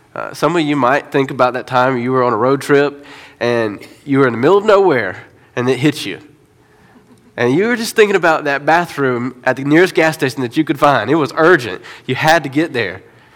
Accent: Georgia, United States; I grew up in Georgia, not South Georgia, not North Georgia. We called it Middle Georgia.

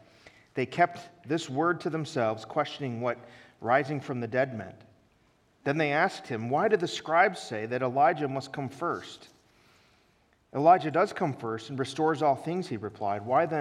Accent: Chicago, Illinois, United States; now in Fort Worth, United States; I am from Chicago originally, so don't hold that against me.

